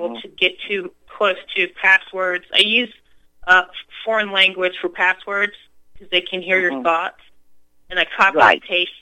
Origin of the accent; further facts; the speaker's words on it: United States; And yeah, really. Yeah, and I'm Black American.